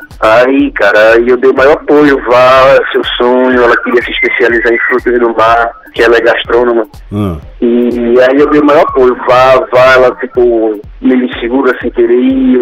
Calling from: Recife, Pernambuco, Brazil; De Recife.

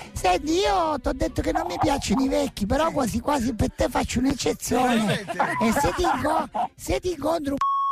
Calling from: Naples, Campania, Italy; io ho 18 anni e sono di Napoli.

